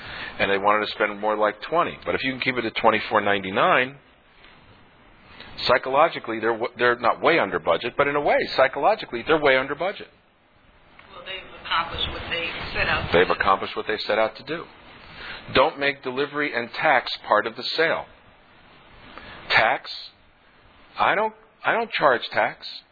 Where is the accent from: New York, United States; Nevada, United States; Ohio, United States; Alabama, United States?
New York, United States; We come from the New York metropolitan area